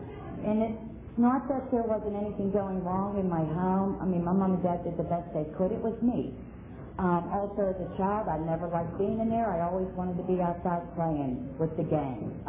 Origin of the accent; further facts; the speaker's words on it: Pittsburgh, Pennsylvania, United States; I was 3 years from the Pittsburgh area, from Bloomfield, Martinsville, and Garfield. We have a little bit of everything here